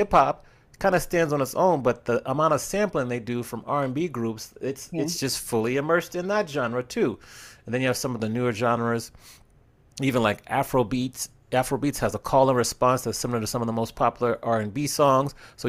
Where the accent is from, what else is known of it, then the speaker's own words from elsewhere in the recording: East Coast, United States; I grew up playing soccer on the East Coast.